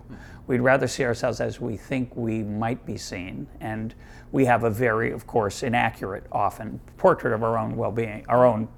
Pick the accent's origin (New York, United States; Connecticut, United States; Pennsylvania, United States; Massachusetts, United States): Massachusetts, United States; Boston; I'm able to step outside myself and realize that might just be a fact that I grew up in Boston.